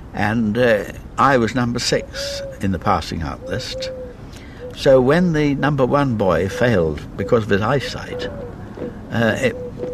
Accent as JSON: {"language": "English", "town": "Leamington Spa", "region": "West Midlands", "country": "United Kingdom", "tie": "born or raised there", "also_born_or_lived": "Coventry", "said": "I lived there in Coventry for 9 years, went to an elementary school there, and then the family moved to Leamington Spa"}